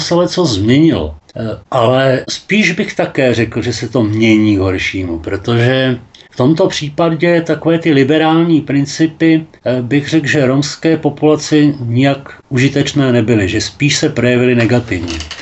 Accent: Most, Ústí nad Labem Region, Czechia; Já jsem rodilý Mostečák

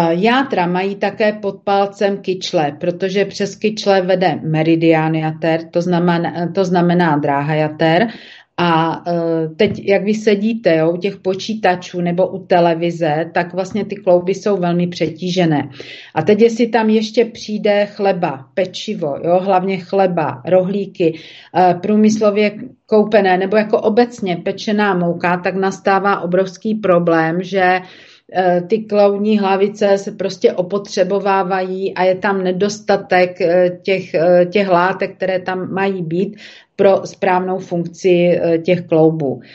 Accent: Moravia, Czechia; aspoň tady u nás na Moravě

